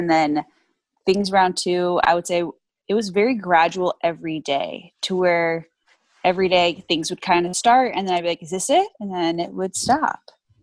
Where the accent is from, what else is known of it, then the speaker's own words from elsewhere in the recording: Texas, United States; now in Los Angeles, United States; we don't really have family in LA. I'm from Texas.